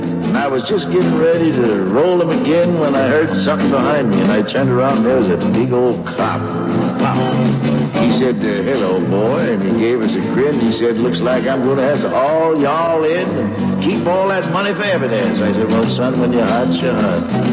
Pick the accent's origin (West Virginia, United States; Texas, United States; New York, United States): New York, United States; Manhattan; I'm from Manhattan.